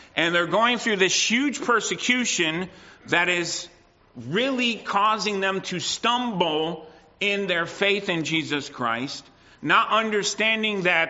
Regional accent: United States; now in Canada; I know I was born in the States and I lived in the States, but being in Canada, I had to give up some of that in your face type of approach that I grew up with.

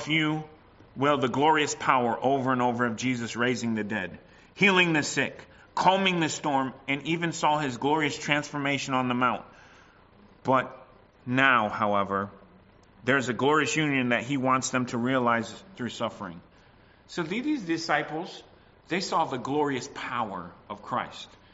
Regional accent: United States; You can tell I'm from the States.

